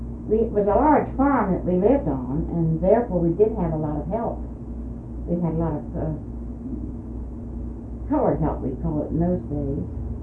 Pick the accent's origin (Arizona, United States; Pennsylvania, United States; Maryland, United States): Maryland, United States; Michaelsville; Well, I was born down in the Proving Ground area on the Little Neck Farm. It was at Michaelsville was our address. It was a farmland. It's on, under the Proving Ground now.